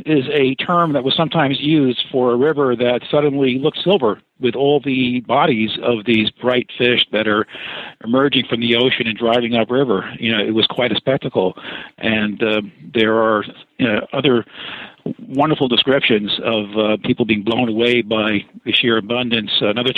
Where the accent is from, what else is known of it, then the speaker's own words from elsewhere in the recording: Bronx, New York, United States; I grew up in the Bronx in what I would sometimes call a huck-thin childhood in a Tom Sawyer world, living close to the water in the Bronx